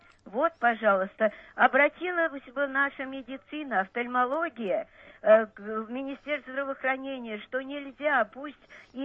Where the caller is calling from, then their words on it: Moscow, Russia; Я из Москвы.